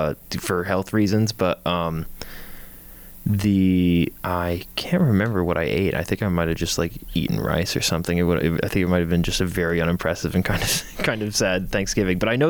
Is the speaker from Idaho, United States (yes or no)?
no; Washington, United States; now in Phoenix, United States; The big one in Phoenix, and this like shocked me because I didn't see this growing up in Washington State